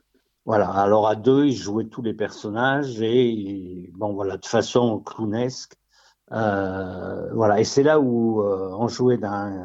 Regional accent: Limoges, Nouvelle-Aquitaine, France; born there; Toute ma famille est du Puy, et moi, par accident, je suis né à Limoges, mais vraiment par accident

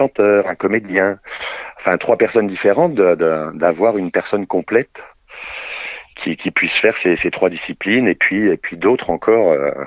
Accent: Pays de la Loire, France; Moi, je viens du Maine-et-Loire, à côté d'Angers.

